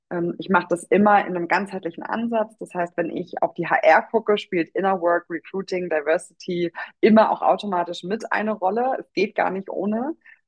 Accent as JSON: {"language": "German", "region": "Berlin", "country": "Germany", "said": "Ich komme aus Berlin. Ich bin, werde, ich wollte gerade sagen, ich bin 34, aber ich werde 34 dieses Jahr."}